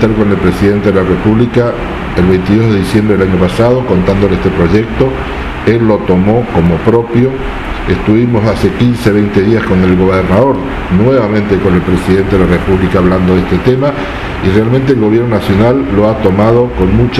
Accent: Corrientes, Argentina; Los correntinos somos también argentinos.

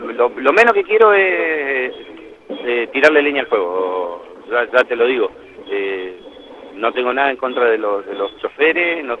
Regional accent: Esquel, Chubut, Argentina; somos de Esquel, nos conocemos con cada uno de ellos

